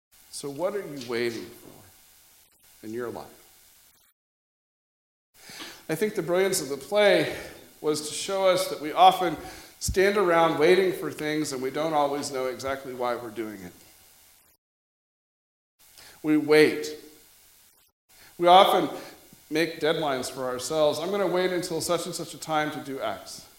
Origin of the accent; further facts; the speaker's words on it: Kansas, United States; Well, you know, where are you boys from? Well, we're from Kansas.